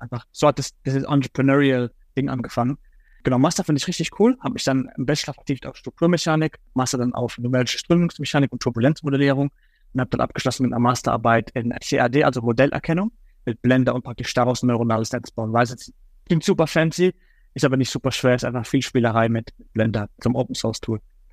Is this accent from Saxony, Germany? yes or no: no; Karlsruhe, Baden-Württemberg, Germany; born there; Ich bin in Karlsruhe geboren, habe in Karlsruhe studiert am KIT